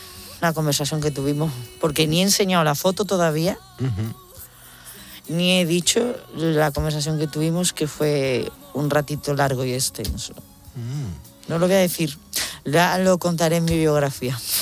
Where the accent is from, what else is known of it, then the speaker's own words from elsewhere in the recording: Seville, Andalusia, Spain; en Sevilla, en mi tierra, la liamos bien